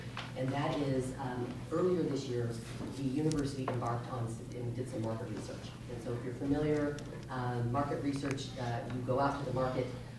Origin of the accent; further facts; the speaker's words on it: Nevada, United States; I was a former student athlete, born and raised in Nevada.